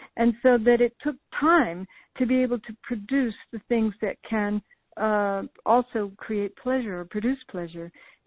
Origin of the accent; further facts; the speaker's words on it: the South, United States; but I come from the South, maybe that's also one reason why I have this seed planted in me